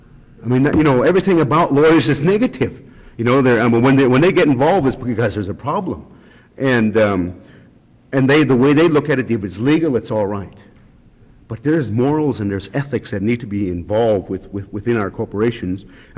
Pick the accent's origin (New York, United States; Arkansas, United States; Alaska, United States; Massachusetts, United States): Alaska, United States; what happened to Alaska Native people up here is, you know, one day we're Indian people, we're fishermen, the next day we were shareholders for a corporation.